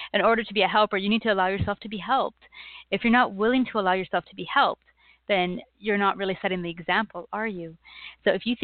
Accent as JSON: {"language": "English", "country": "Canada", "said": "I'm a Canadian, so I will apologize as I will. But that's just part of our personality."}